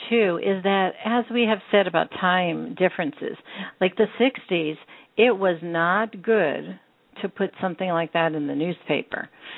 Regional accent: Northeast, United States; I mean, I grew up in the Northeast.

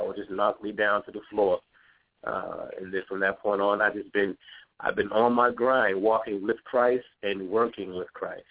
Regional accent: Boston, Massachusetts, United States; I come from Boston, Massachusetts.

